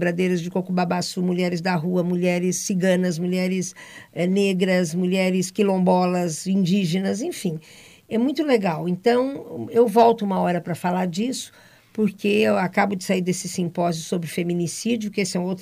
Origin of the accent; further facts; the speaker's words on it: Londrina, Paraná, Brazil; Bom, eu sou de Londrina, né? Então, minha família está toda concentrada aqui